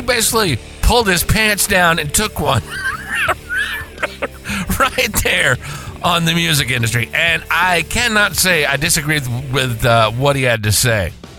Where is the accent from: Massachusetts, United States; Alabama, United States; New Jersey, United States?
Alabama, United States; Talladega; But I grew up in Alabama. I am from Talladega, Alabama. I went to Winterboro High School.